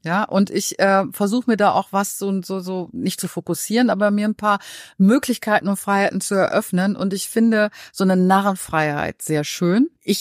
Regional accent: Lower Saxony, Germany; wie meine Heimatgemeinde in Niedersachsen, kleines Kaff

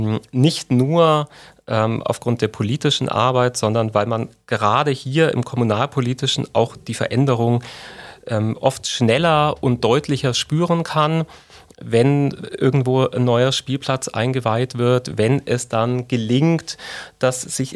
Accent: Bavaria, Germany; meine Kindheit im Unterallgäu

